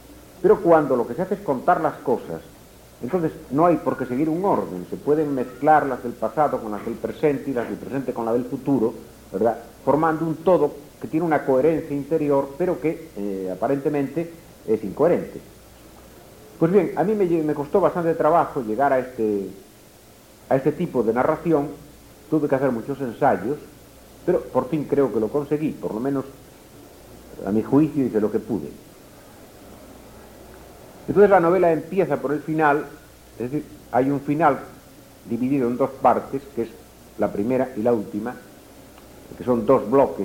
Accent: Galicia, Spain; Entonces yo invento una ciudad, y esta ciudad la coloco en mi tierra, en Galicia, que es, como les expliqué a ustedes esta mañana, es la Irlanda de España

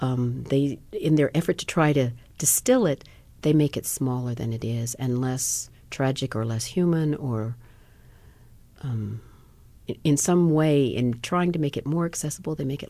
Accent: United States; Well, you know, I'm just an American who watches TV a lot.

